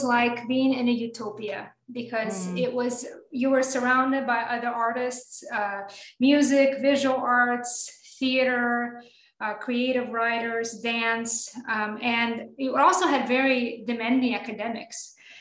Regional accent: Moscow, Russia; English is a second language; So I grew up in Moscow, Russia. I'm Russian and big city girl.

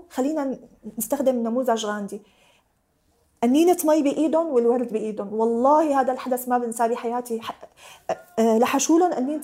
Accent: Syria; now in Lebanon; هلأ ولا بفكر أني أرجع على سوريا أبداً، ما فيني أتحمل الذل اللي موجود بسوريا، بس بغصة قلبي أني أطلع من لبنان

